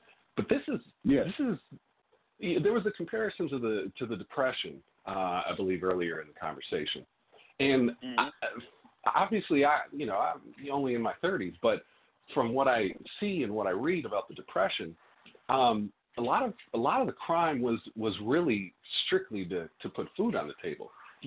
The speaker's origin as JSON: {"language": "English", "town": "St. Paul", "region": "Minnesota", "country": "United States", "tie": "born or raised there", "said": "And I grew up in Frogtown through the 90s, where prostitution and drug dealing and crime was right outside my corner."}